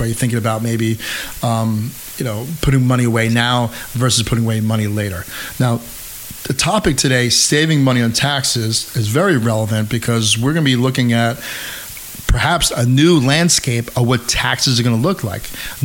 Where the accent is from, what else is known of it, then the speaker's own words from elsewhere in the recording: Montrose, New York, United States; I'm from the area, live in the area my whole life. Actually, I grew up in Montrose, went to Hendrick Hudson High School.